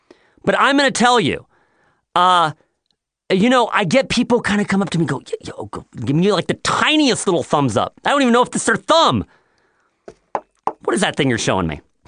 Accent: United Kingdom; I'm British, but he's a British guy.

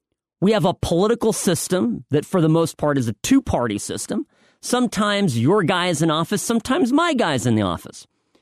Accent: United States; born there; It's like telling me to go back to the Czech Republic. I was born here. You know, I'm an American.

